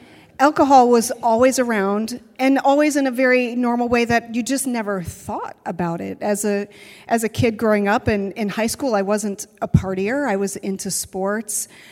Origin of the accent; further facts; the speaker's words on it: Minnesota, United States; and I'm from Minnesota, so we call soda up there pop.